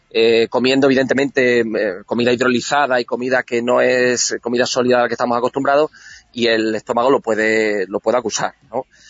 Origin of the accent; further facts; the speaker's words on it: Guareña, Extremadura, Spain; Y cuando ya la gente se fija por el hecho de que seamos españoles, ya introducimos que somos extremeños y ya me encargo yo de introducir en que soy de Guareña y que que presumo pues de nuestro vino, de nuestro aceite y de nuestros otros muchos virtudes de las que contamos en el pueblo.